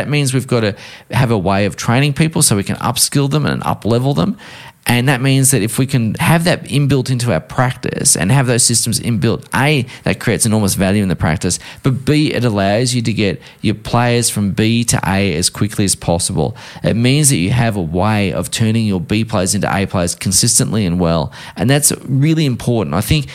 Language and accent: English; Australia; as an Australian